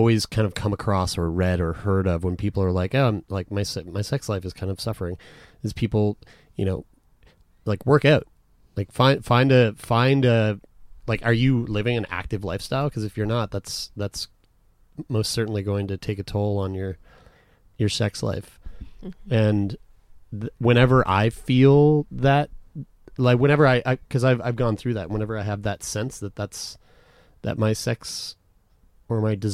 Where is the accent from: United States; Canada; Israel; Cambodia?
Canada; one thing that we're from Canada.